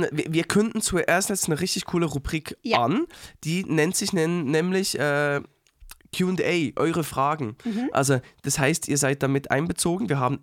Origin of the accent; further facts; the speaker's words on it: Uetendorf, Bern, Switzerland; Uetendorf.